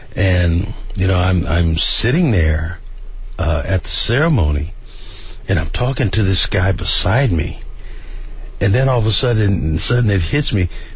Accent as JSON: {"language": "English", "town": "Little Rock", "region": "Arkansas", "country": "United States", "tie": "born or raised there", "also_born_or_lived": "Chicago, United States", "said": "when I was born in Chicago, I was adopted a year later by the … in Little Rock, Arkansas."}